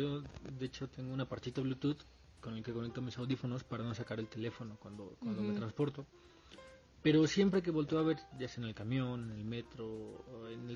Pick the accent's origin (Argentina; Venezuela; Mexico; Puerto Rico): Mexico